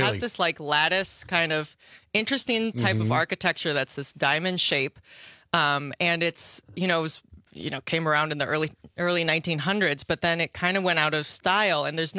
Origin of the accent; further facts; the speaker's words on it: Middleton, Wisconsin, United States; Well, I grew up in Middleton in the Madison area, and I feel like I've worked at every music venue in town.